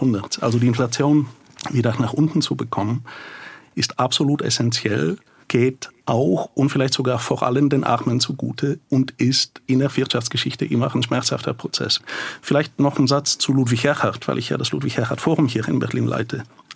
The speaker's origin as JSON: {"language": "German", "country": "Bulgaria", "tie": "born or raised there", "moved": "yes", "lives_now": "Germany", "said": "Ich bin selber in Bulgarien aufgewachsen und habe in den 90er Jahren eine Hyperinflation durchgemacht."}